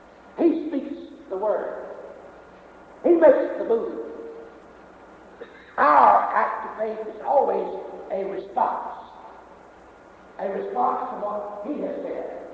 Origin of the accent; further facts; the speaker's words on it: North Carolina, United States; See, as I grew up in North Carolina, we didn't talk about baptism with the Holy Spirit.